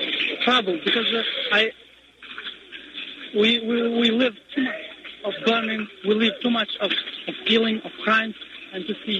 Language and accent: English; Drenica, Kosovo; English is a second language; I come from Kandira, from Drenica